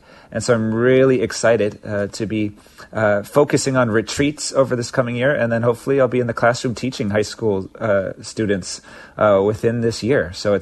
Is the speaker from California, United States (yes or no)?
yes; Santa Monica, California, United States; I grew up in Santa Monica, and now I'm in Culver City